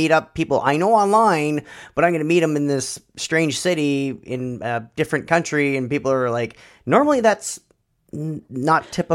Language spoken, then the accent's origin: English; Canada; Oh, we're from Canada. And of course, we're like, what, 25 miles from Mexico? So we're like real far from Canada.